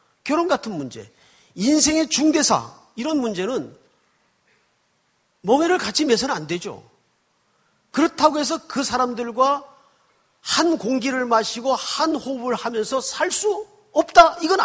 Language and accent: Korean; Yeongju, North Gyeongsang, South Korea; 경상북도 영주군 장수면에서 사실은 거기가 제 고향입니다.